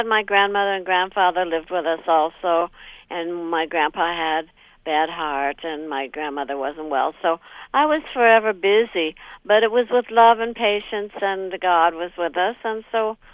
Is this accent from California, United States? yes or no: yes; Burbank, California, United States; I was raised in Burbank, California, and they had a Burbank pageantry